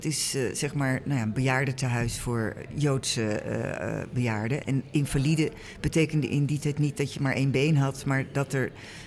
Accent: Amsterdam, North Holland, Netherlands; En als kind, ik kom uit Amsterdam, was de galerij nog, stond er nog.

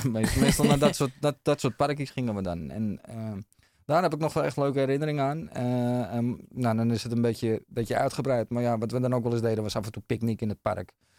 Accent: Purmerend, North Holland, Netherlands; accent: Amsterdam; ik klink wel Amsterdams. Ik ben helaas geen ras Amsterdammer. Kom uit Purmerend, opgegroeid ook in Purmerend. Maar wel echt Amsterdams opgevoed ook. Mijn moeder was wel echt kwam uit Geuzeveld. En mijn vader kwam uit Bad Hoeverdorp.

